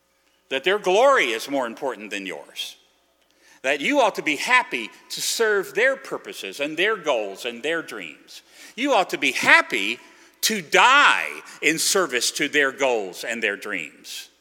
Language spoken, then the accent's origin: English; Virginia, United States; Now, let me just illustrate this by telling you about my home state. I come from Virginia.